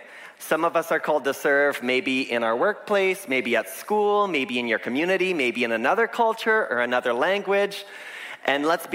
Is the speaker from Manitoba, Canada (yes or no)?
no; Elmira, Ontario, Canada; also born or lived in Waterloo / Toronto; now in Philippines; I grew up here at WMB, born and raised in Elmira, spent a few years in Waterloo, a few years in Toronto, but all my life, WMB has been my home church and is now my sending church.